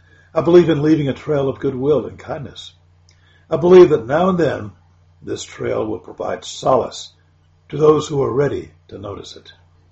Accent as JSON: {"language": "English", "town": "Tuscaloosa", "region": "Alabama", "country": "United States", "tie": "born or raised there", "lives_now": "Birmingham, United States", "said": "I was raised on Eastwood Avenue in T-Town, visited and played with … on Pat McGee Road in Peterson, and with … on Rose Lane in West Blocton."}